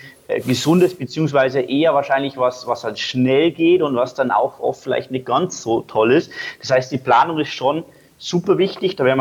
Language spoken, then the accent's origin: German; Bavaria, Germany